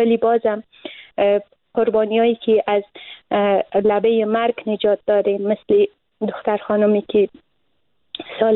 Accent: Afghanistan; ما اوقدر قربانی شده این فکر کنم ما زنا اوقدر به محیط افغانستان و به محیط فرهنگی کشورمان متاسفانه در دهه‌های جنگ قربانی شده ایم

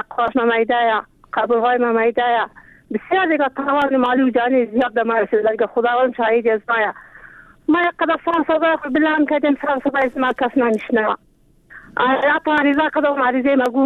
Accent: Afghanistan; ما زن افغانیم

